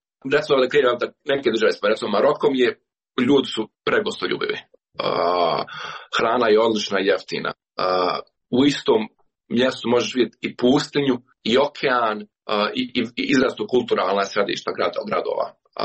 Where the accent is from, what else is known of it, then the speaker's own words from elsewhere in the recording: Bosnia & Herzegovina; ja sam iz Bosne i Hercegovine